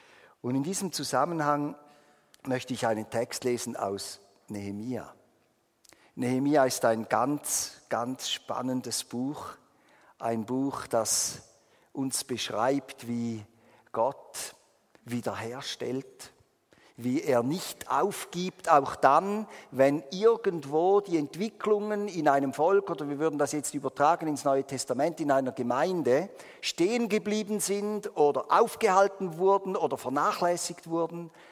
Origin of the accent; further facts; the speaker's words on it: Switzerland; Meine Mutter war ja Italienerin und ich bin halber Italiener, nicht halb, also vom Blut her halber, aber ich habe das doppelte Bürgerrecht, also ich bin eben ein ganzer Italiener und ein ganzer Schweizer.